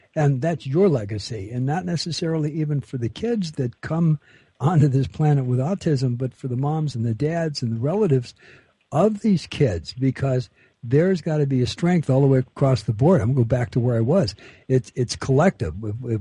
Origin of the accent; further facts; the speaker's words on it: Los Angeles, California, United States; I was raised in Los Angeles, so that was a time when there wasn't much about L.A. and the area that I didn't know about.